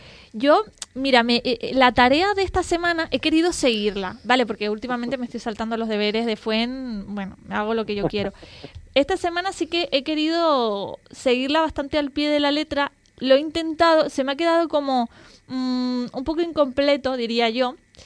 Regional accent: Colombia; en torno a todo esto de la identidad migrante, como colombiana y demás

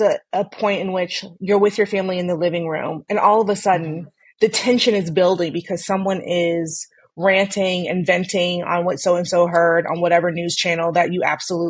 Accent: Texas, United States; Well, I'm from Texas, so a big one might be immigration, right?

